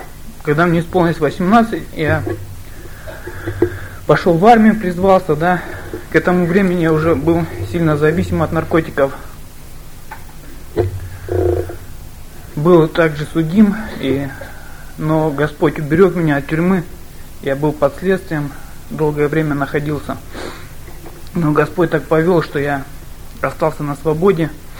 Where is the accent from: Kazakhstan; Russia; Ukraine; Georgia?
Kazakhstan; Zhezkazgan, Ulytau Region; also born or lived in Kyrgyzstan; Родился я в Киргизии. В очень бедной семье. Когда мне было полгода, мы уехали. Моя мама с папой взяли меня на руки, взяли чемоданчик с вещами и уехали в Казахстан на заработки. Это центральный Казахстан, город Жезказган